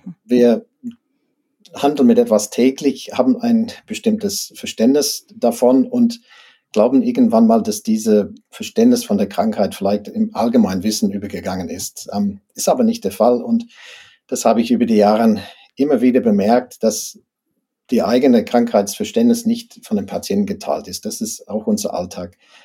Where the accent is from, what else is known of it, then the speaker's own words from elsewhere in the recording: Australia; German is a second language; moved away as an adult; now in Germany; Ich komme aus dem englischen Sprachraum, bin Australier und habe auch in Australien studiert. 1994 hat es mich nach Deutschland verschlagen